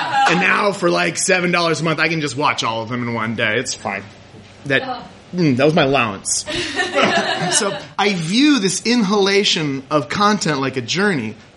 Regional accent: Kodiak, Alaska, United States; Now, when I grew up in Kodiak, Alaska, we had one channel

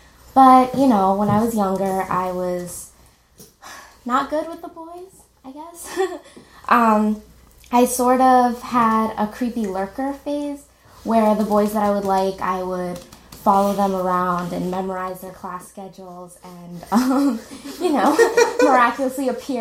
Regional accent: India; I am Indian, and this means that my parents taught me two things.

